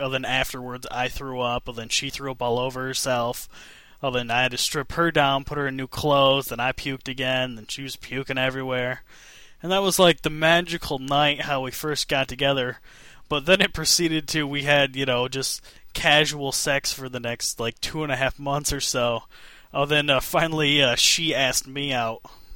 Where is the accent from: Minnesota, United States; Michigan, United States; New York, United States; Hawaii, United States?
Michigan, United States; I grew up in Michigan, and the type of weed I used to get for, like, $15, $20 an eighth or so, kids sell out here for, like, $60.